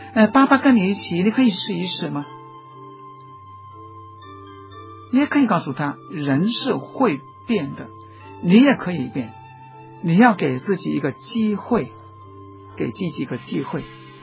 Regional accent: China; 我们中国人也说饱暖思淫欲

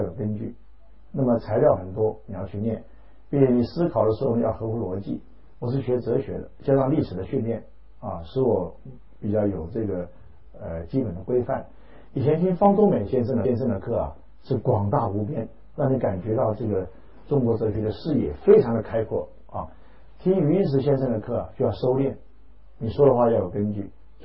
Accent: Taiwan; 我说我是台湾来的，但是我确实不知道今天什么日子

